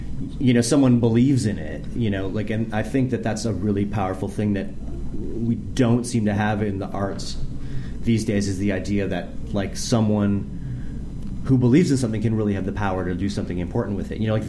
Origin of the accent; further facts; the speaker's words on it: Toronto, Ontario, Canada; From Toronto. Yeah, I'm from Toronto. Actually, I was in Toronto when you called me to, you know, come on the show.